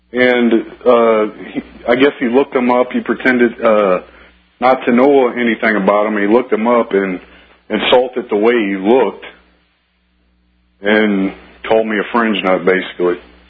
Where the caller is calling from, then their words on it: Missouri, United States; Missouri.